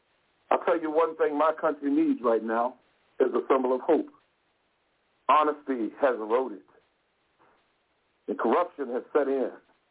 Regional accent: United States; I, as an American, look and see the test scores from across the world. When I was growing up, they told me we were the greatest nation in the world.

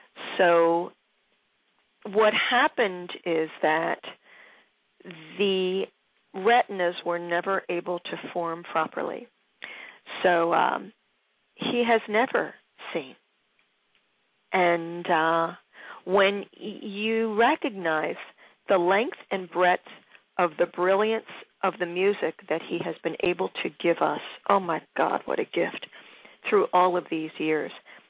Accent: Philadelphia, Pennsylvania, United States; and of course I grew up in Philly, just across the bridge.

